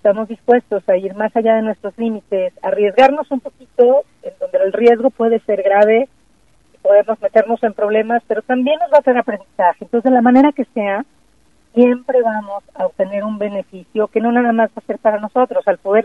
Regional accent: Lagos de Moreno, Jalisco, Mexico; Crecí en Lagos. Quiero mucho a Lagos

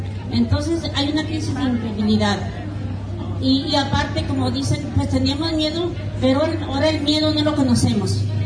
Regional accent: Mexico; porque somos mexicanos

